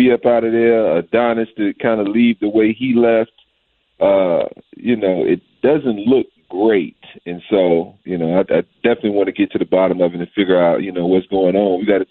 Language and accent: English; Virginia, United States; I'm from Virginia